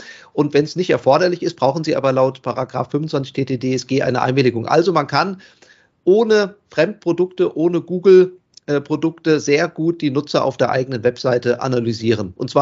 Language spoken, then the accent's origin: German; Hesse, Germany; ich komme ja hierher aus Hessen leider